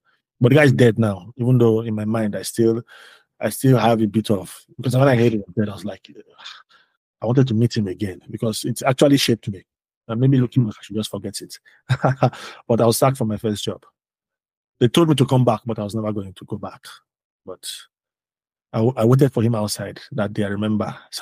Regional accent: Benin City, Edo, Nigeria; But I grew up in Benin City. And I grew up on campus.

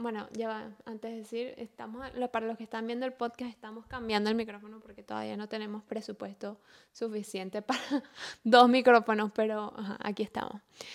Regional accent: Venezuela; now in Vienna, Austria; Las dos somos venezolanas y bueno, ¿estamos viviendo en dónde?

